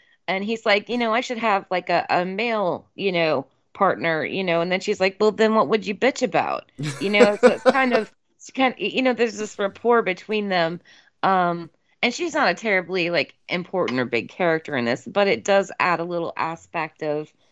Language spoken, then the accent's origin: English; United States; this is speaking, you know, as an American and what I've encountered as an American.